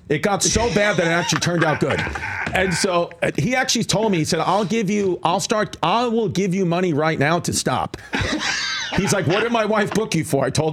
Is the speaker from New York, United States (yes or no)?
yes; Queens, New York, United States; born and raised in New York, all right, in Queens.